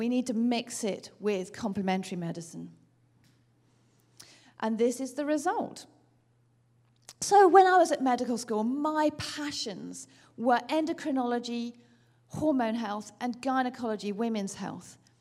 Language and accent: English; United Kingdom; from the UK, as you can tell from my accent